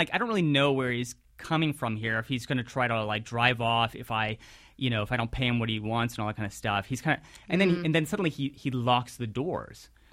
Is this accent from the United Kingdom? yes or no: no; India; I'm like, listen, I'm Indian. So why are you trying to cheat me? You know, I'm an Indian here